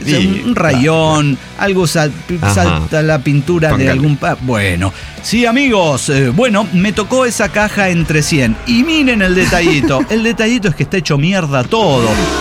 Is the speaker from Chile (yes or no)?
no; Colombia; Pues soy colombiana y ya ustedes tienen unos códigos narrativos bien peculiares.